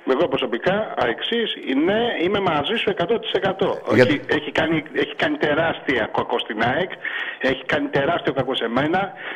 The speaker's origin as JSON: {"language": "Greek", "town": "Piraeus", "region": "Attica", "country": "Greece", "tie": "born or raised there", "said": "Εγώ, Αλκιβιάδου και Σκυλίτσι, είμαι Πειραιώτης, είμαι γέννημα θρήμα"}